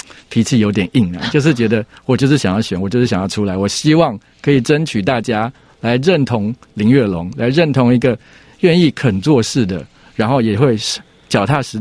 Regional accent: Taiwan; 我们台湾的经济都是靠他们创造出来的

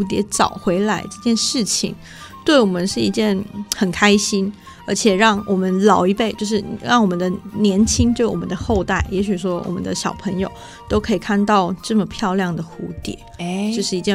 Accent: Puli, Nantou County, Taiwan; 回到我的家乡埔里这个地方，

